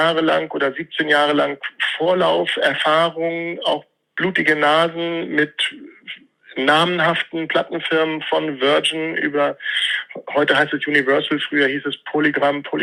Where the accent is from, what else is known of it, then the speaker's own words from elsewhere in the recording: Hamburg, Germany; born there; Ich bin in Bergedorf geboren.